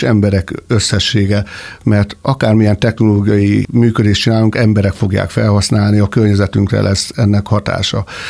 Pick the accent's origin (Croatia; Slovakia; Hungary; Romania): Hungary; Tiszagyenda, Jász-Nagykun-Szolnok; born there; mint ahogy én egy nagyon kis faluba születtem, Tiszagyendán